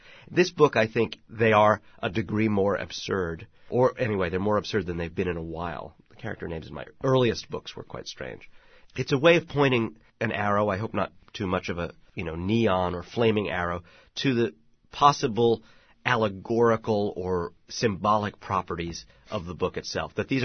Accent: Brooklyn, New York, United States; also born or lived in Manhattan, United States; My parents were living in an illegal sublet in what is now Soho when I was born, and then I ended up in Brooklyn, and I came of age, you know, 3 subway stops from Manhattan.

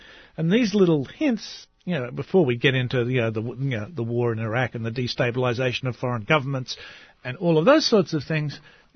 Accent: Australia; Well, I think it's the condition of being Australian is to think about this.

